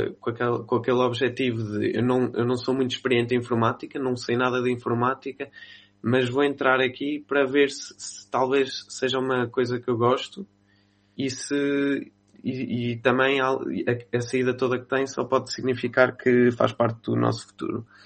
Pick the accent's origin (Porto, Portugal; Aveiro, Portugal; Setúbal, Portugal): Aveiro, Portugal; Nasci na Vera Cruz, mas vivi muito tempo em Santa Joana.